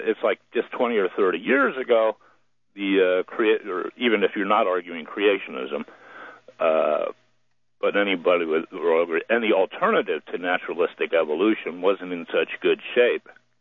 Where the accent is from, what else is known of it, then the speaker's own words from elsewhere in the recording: Allentown, Pennsylvania, United States; Eastern PA, Allentown.